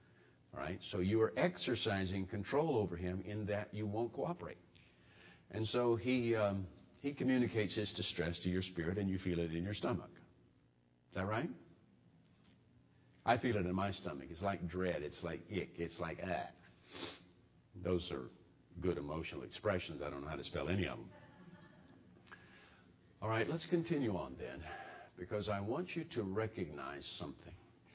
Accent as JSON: {"language": "English", "town": "Mobile", "region": "Alabama", "country": "United States", "tie": "born or raised there", "said": "I grew up in Mobile, Alabama. Mobile, Alabama has a lot of rainfall."}